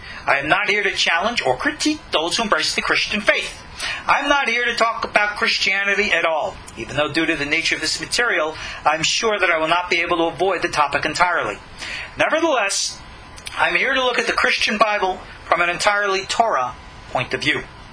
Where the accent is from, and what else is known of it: New York, United States; born or raised there